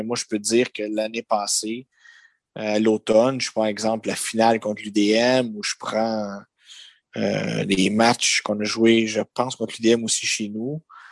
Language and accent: French; Portugal; je suis portugais